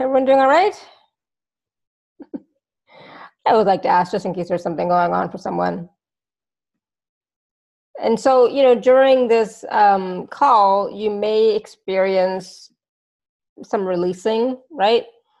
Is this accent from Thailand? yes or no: no; Canada; also born or lived in United States; I'm Canadian, so I already have my Thanksgiving in October. But I'm also an honorary American. I have family there and I used to live in the U.S. for 2 years. So I consider that my second home.